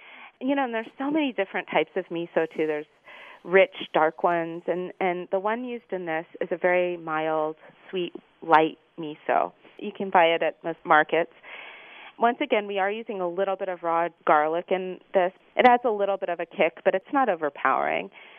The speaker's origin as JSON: {"language": "English", "town": "Los Angeles", "region": "California", "country": "United States", "tie": "born or raised there", "said": "both in New York City, growing up in Los Angeles, and also abroad when I was traveling."}